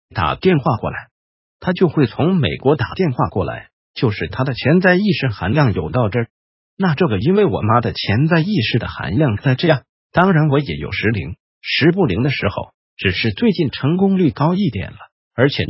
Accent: Taiwan; 在我们台湾，关于厥阴病心理学的修道病太严重了，所以我们台湾人是已经完全没有精气了

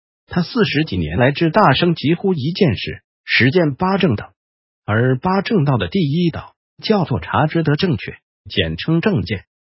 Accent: Taiwan; 我们台湾叫不要生气的广告贴满整条街呢

